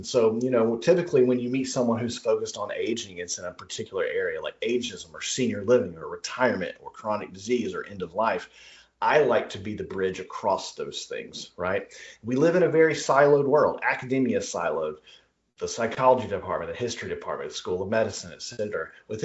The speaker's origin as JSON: {"language": "English", "region": "Alabama", "country": "United States", "tie": "born or raised there", "said": "we moved back to my home state of Alabama. We're in Alabama right now"}